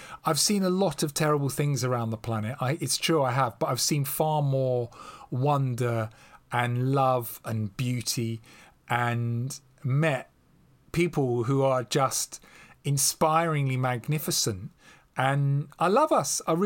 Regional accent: London, United Kingdom; So dear to my heart is still where I'm from. I'm still a Londoner in my core. Not, you know, the London of privilege, but just a very normal, ordinary London

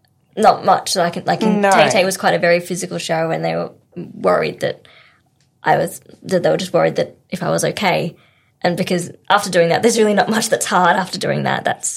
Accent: Melbourne, Victoria, Australia; I'm from Melbourne, so I lived here for 2.5 months to work on it and do the show.

